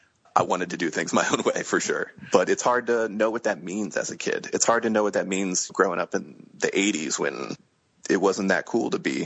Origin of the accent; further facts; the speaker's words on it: Washington, D.C. area, United States; I mean, we're middle-class family growing up in the Washington, D.C. suburbs.